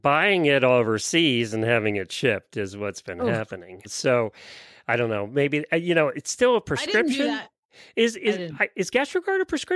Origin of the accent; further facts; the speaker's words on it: Ocala, Florida, United States; from Ocala, Florida.